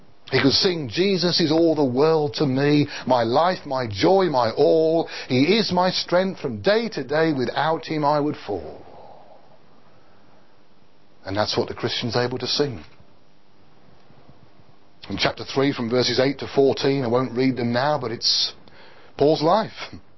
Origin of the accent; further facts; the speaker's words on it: Birmingham, West Midlands, United Kingdom; very easy for some of us to want to boast about being a Brummie